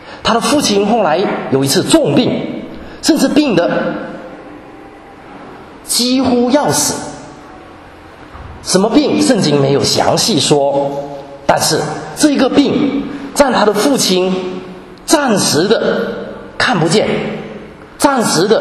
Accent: China; 因为当时中东一带的习惯大概跟我们中国人的习惯有很多类似的东西

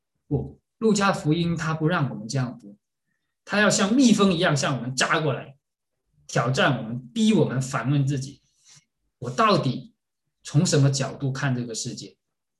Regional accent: Guangzhou, Guangdong, China; 外地来我们广州，我是广州人啊

